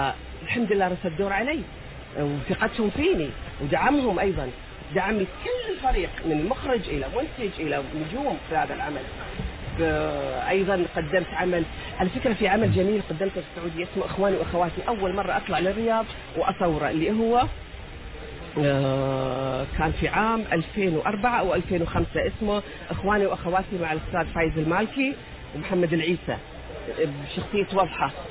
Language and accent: Arabic; Oman; عمان في قلبي وروحي. إني رايحة عمانية